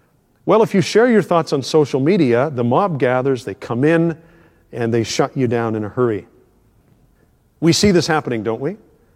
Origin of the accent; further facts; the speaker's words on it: Canada; as a Canadian, it means you're supposed to accept anything and everything